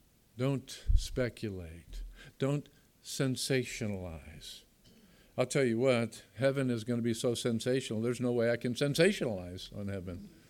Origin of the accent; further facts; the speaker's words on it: Massachusetts, United States; No New York or Boston. I can say that because I'm from Massachusetts.